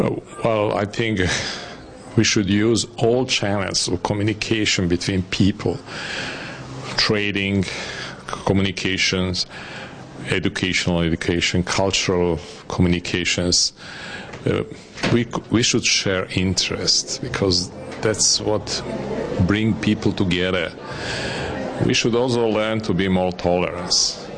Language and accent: English; Serbia; Well, I'm from Serbia.